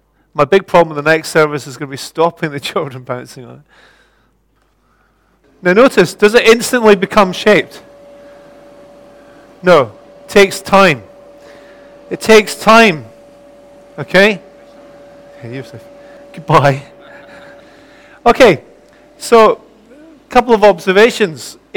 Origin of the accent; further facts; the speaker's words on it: Scotland, United Kingdom; which I love saying because I'm a Scot.